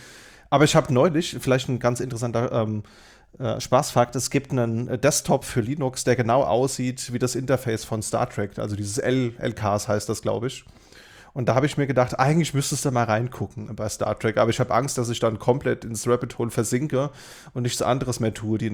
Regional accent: Berlin, Germany; Also ich kenne das als Berliner

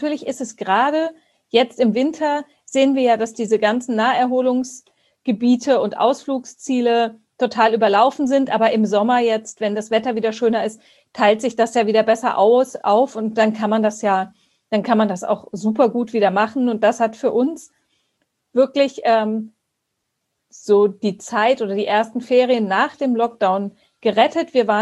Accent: Baden-Württemberg, Germany; ich komme aus Baden-Württemberg und da haben wir es so gemacht, dass wir wohnen am Rand vom Schwarzwald

